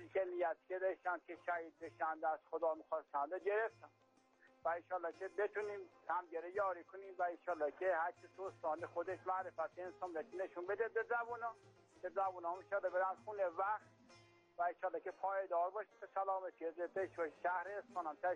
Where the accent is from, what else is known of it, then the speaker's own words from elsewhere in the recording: Gilan, Iran; now in Tehran, Iran; من اهل گیلانم و فعلا ساکن تهران هستم.